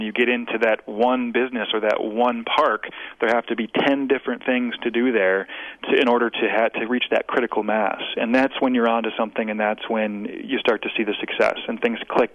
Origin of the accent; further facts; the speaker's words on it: Wisconsin, United States; We're from Wisconsin. We live here. Let's love it.